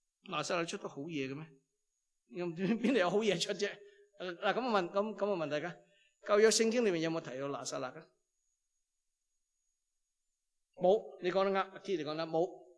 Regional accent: Hong Kong, China; 譬如旧时我细个喺香港嘅时候咧，啲人就话唔好喺湾仔住啊嘛

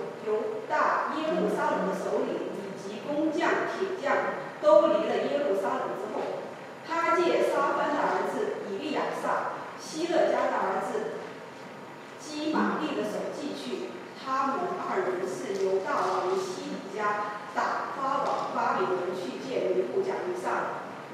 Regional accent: China; 我们知道我们中国人对日本人真的是有很多的

